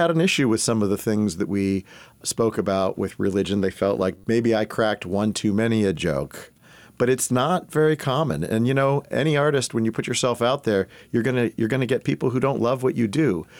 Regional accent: New Smyrna Beach, Florida, United States; For me, I grew up in New Smyrna Beach, and we were the only Jewish family in town. So that was isolating to begin with.

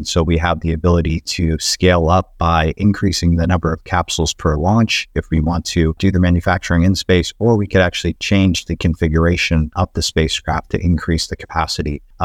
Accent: Midwest, United States; I'm from the Midwest, and so my family is a fairly simple people

